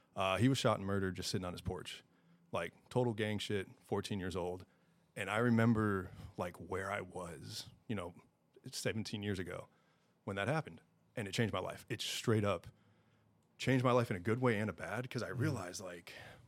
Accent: Michigan, United States; moved away as an adult; also born or lived in Virginia Beach, United States; So I'm from Michigan originally. I joined the Navy when I was 18, but I lived in Virginia Beach for 9 or 10 years

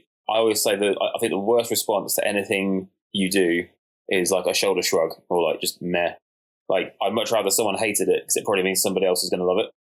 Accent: Plymouth, South West England, United Kingdom; my dad still is a singer and guitarist around Plymouth, where I grew up. It's my hometown.

